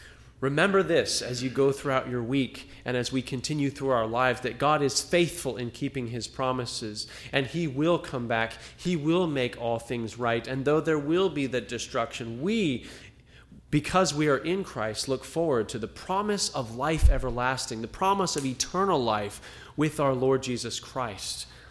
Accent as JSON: {"language": "English", "region": "California", "country": "United States", "tie": "born or raised there", "said": "I have friends who are experiencing the fires in Redding, California, very, very near to my hometown"}